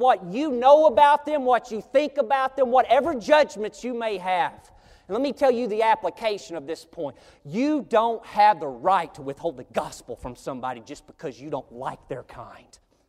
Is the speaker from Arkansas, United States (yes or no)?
yes; Arkansas, United States; I remember an instance growing up in Northeast Arkansas.